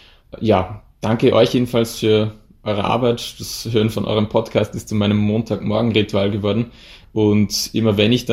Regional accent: Vienna, Austria; ich komme aus Wien

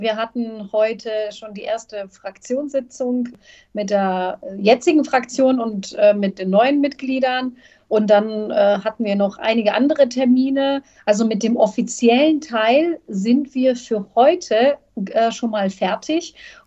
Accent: Sarajevo, Federation of Bosnia and Herzegovina, Bosnia & Herzegovina; moved away; zurück nach Sarajevo kehren, meine Geburtsstadt und auch die Stadt, wo ich meine Kindheit verbracht habe, wo ich mich sehr wohl gefühlt habe

